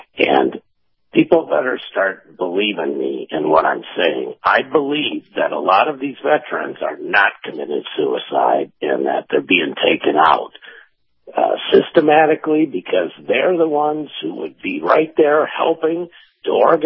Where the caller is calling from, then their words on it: Tampa, Florida, United States; in Tampa.